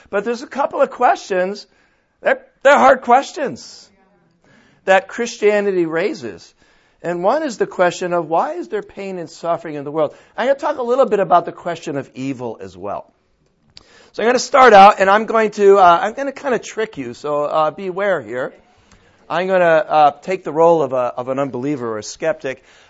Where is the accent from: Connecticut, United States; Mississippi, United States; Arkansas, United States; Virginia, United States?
Connecticut, United States; moved away as an adult; now in Southern California, United States; It's nice to come back to my home area. I grew up in Connecticut. I did graduate from UConn.